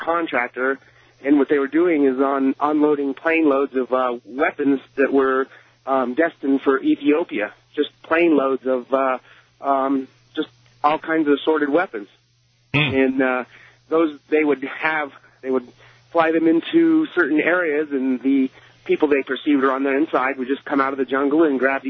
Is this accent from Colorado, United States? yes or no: yes; Colorado Springs, Colorado, United States; now in Boulder, United States; I grew up in Colorado Springs, spent 19 years in the military, left after 19 years. Actually went to the same church as James Dobson in Colorado Springs.